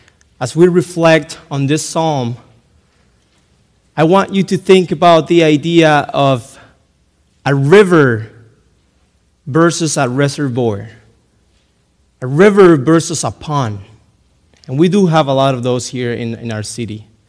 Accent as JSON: {"language": "English", "country": "Cuba", "moved": "yes", "lives_now": "United States", "said": "I am originally from Cuba, and almost 7 years ago that I came to this country."}